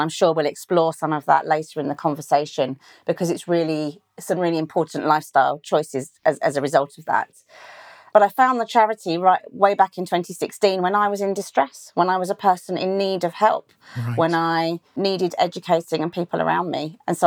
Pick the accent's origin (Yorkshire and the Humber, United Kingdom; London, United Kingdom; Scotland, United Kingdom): London, United Kingdom; now in Macclesfield, United Kingdom; So very different from where I grew up in South London, and it's a gift to be here.